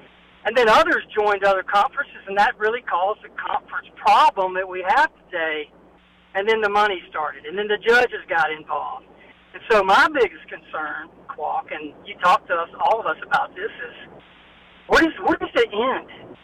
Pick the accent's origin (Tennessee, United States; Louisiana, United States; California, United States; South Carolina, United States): South Carolina, United States; Greenville; especially me growing up around Greenville, South Carolina